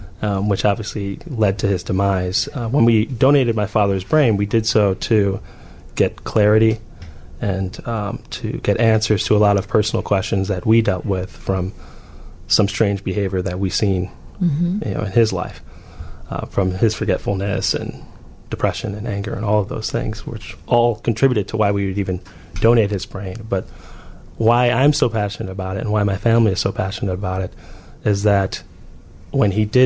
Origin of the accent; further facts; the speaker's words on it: Highland Park, Illinois, United States; I grew up in Highland Park, Illinois. My brother played in Highland Park youth sports.